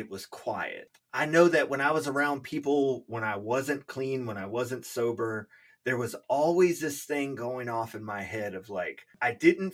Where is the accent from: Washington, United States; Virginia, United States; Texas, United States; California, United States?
Virginia, United States; Highland Springs; Like I said, we grew up in Highland Springs, and it's a pretty cool place to grow up.